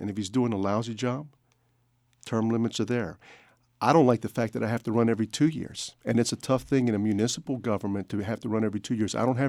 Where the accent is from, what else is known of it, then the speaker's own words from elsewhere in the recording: Wilmington, North Carolina, United States; I love the work because this is my hometown.